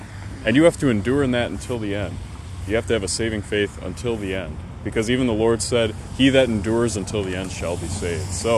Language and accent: English; Wisconsin, United States; moved away; I lost my friends, family, career. I moved states. I'm from Wisconsin.